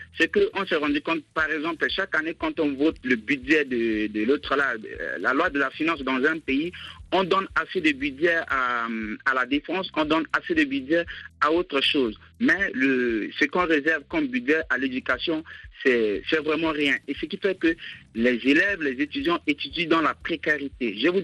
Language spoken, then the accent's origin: French; Central African Republic; Je suis bien de la République centrafricaine.